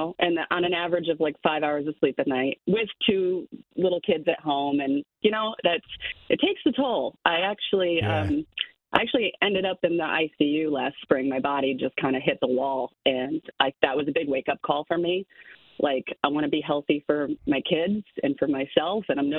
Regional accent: Connecticut, United States; It makes me emotional because I'm like, this is my home. I was born and raised in Connecticut.

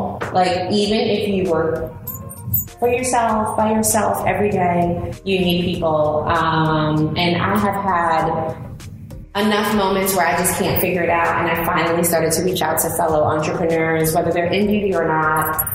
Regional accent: New York, United States; I mean, growing up in New York, I went to a very Black and Hispanic school.

